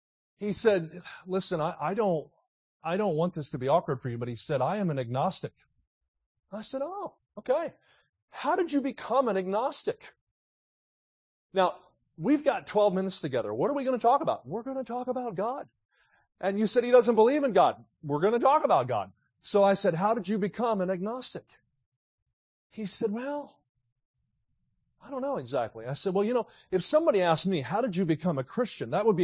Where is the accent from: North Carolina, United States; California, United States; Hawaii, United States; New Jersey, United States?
New Jersey, United States; So I learned in the Poconos growing up down near Philly. And I grew up in South Jersey, but we would ski in the Pocono Mountains.